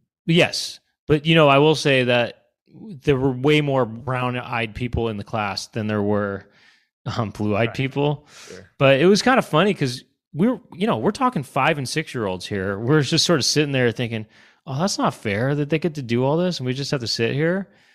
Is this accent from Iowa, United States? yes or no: no; Los Angeles, California, United States; where I grew up in Los Angeles, they, in elementary school, they did do that, even starting in kindergarten.